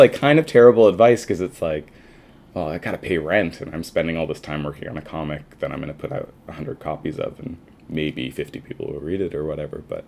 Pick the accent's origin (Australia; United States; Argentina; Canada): Canada; Surrey, British Columbia; I grew up kind of like North Surrey, which is a suburb, and it's a bit of a quote unquote rougher area